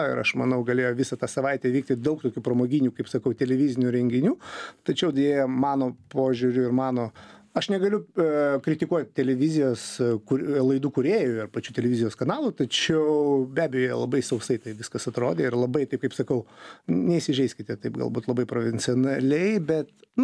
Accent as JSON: {"language": "Lithuanian", "town": "Vilnius", "region": "Vilnius County", "country": "Lithuania", "tie": "born or raised there", "said": "Užaugęs Lazdynai, mano pirmas rajonas."}